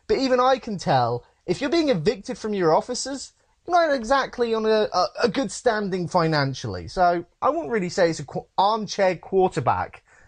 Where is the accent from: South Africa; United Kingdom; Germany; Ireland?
United Kingdom; again, I'm British. I guess you can throw that against me. I don't know American viewing patterns.